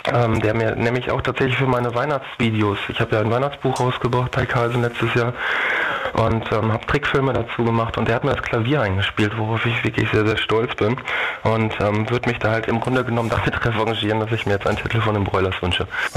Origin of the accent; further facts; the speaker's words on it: Herten, North Rhine-Westphalia, Germany; bin ich hier in meiner Heimatstadt in Herten gerade sehr politisch aktiv.